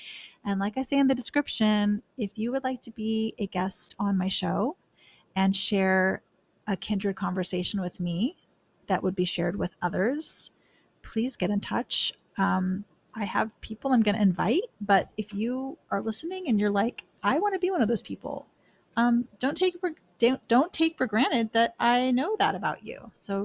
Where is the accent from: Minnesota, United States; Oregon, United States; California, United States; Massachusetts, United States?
California, United States; Los Angeles; I am in the northwest corner of Los Angeles County in what is affectionately known as the Valley, specifically the San Fernando Valley. So I'm a Valley girl, born and raised, Los Angeles girl